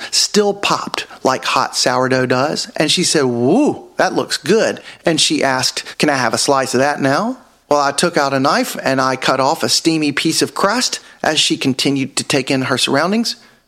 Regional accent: Alabama, United States; Hey, I'm from South Alabama, the evangelical parts. I'm not scared of y'all one bit.

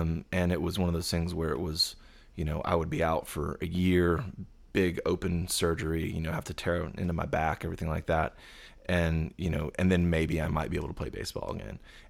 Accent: Southlake, Texas, United States; I grew up, in a small town called Southlake. Right in between Dallas and Fort Worth, up in the DFW Metroplex

